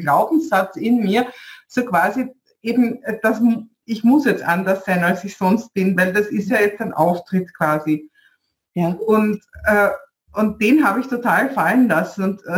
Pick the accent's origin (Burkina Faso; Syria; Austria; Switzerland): Austria; Vienna; ich bin Wienerin, ja, und das möchte ich auch, das gehört zu mir